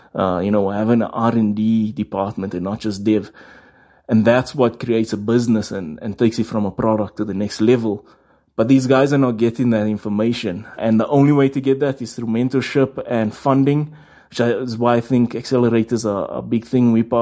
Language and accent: English; Johannesburg, Gauteng, South Africa; In Rivoli, in Johannesburg.